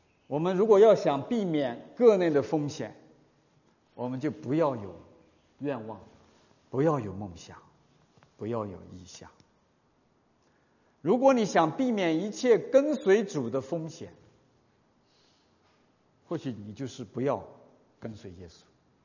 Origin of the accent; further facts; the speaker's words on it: China; 我们中国人足球概念不一样，但是我知道大家明白哈。